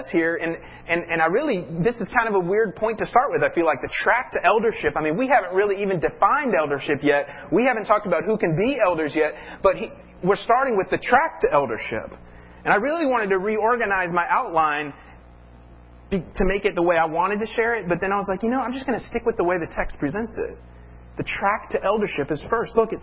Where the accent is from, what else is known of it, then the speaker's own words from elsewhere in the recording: the South, United States; I'm from the South, so I just want you to know, we know you're being honest, okay?